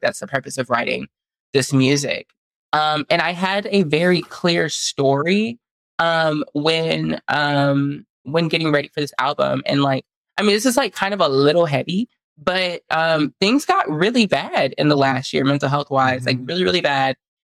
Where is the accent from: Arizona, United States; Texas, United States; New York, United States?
Texas, United States; Houston; I'm from Houston. So we relate so much on everything.